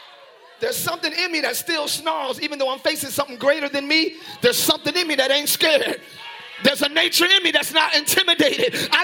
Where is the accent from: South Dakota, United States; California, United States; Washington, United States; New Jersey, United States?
New Jersey, United States; I'm from Jersey. I moved to a new place. I don't expect any of the same company here. I left that for a reason.